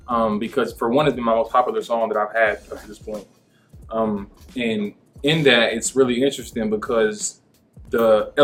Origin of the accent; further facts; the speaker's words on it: Lawton, Oklahoma, United States; And growing up in Lawton, Fort Steele, Oklahoma, a lot of our life was military